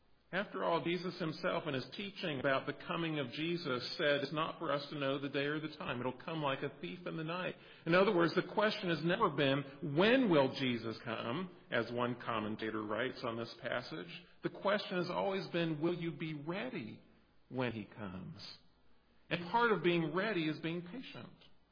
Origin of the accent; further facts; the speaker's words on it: United States; I'm an American.